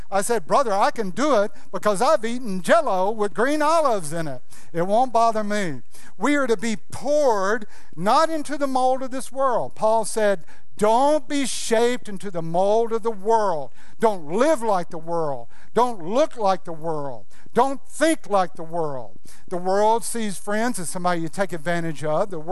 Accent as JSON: {"language": "English", "region": "New York", "country": "United States", "tie": "born there", "said": "Do you remember, I was born in 1957 in New York"}